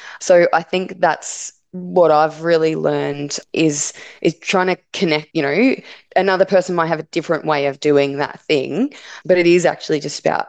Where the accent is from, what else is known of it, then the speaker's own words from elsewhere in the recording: Victoria, Australia; So growing up in the Latrobe Valley, you know, it's very much an industrial region that has our whole narrative about who we are as a region is built around coal mining.